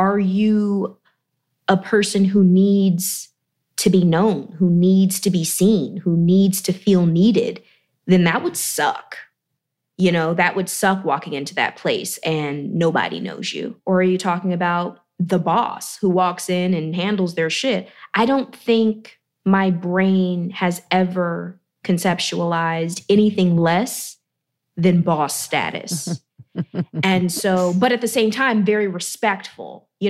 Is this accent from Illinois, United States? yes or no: no; Georgia, United States; I grew up in Georgia.